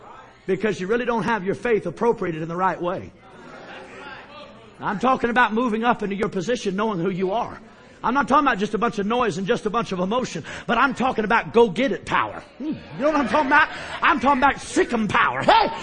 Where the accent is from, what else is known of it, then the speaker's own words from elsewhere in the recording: Ohio, United States; I'm from Ohio, okay? Ohioans, I very rarely ever saw them shout.